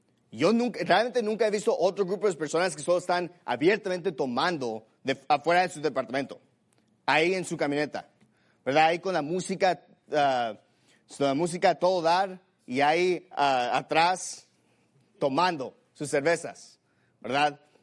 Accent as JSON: {"language": "Spanish", "country": "Mexico", "tie": "born there", "said": "yo no prediqué el sermón porque odio a los mexicanos o porque odio a México. Es mi país natal."}